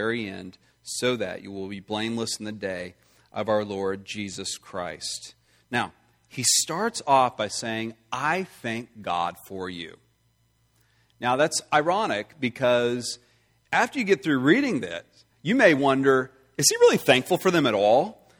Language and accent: English; Texas, United States; It's not because I'm even more pretentious because I'm also a Texan.